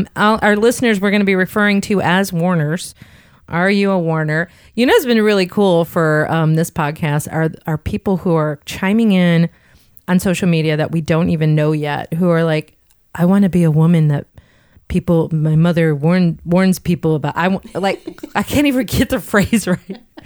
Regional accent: Chicago, Illinois, United States; I'm from Chicago originally. I told you a little bit about my mom and dad. My dad was much older than my mom.

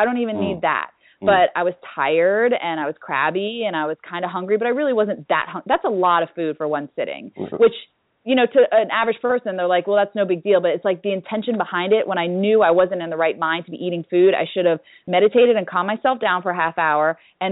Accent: Florida, United States; So I grew up in South Florida and went to space camp twice as a kid.

